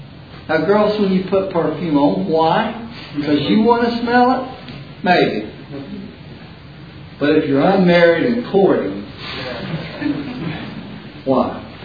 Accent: Jacksonville, Texas, United States; When I grew up in Jacksonville, Texas, there was a honeysuckle between my house and the house of Tommy.

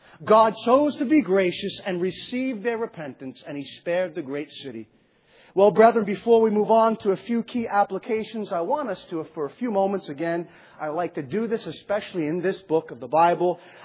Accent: United States; the kind of person that if I go outside of the country, they're going to know pretty quickly that I'm an American.

